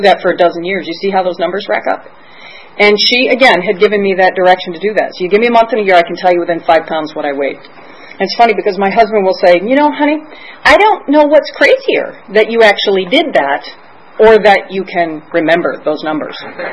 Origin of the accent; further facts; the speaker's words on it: Michigan, United States; because I'm from Michigan, and so we were largely influenced by Dr. Bob.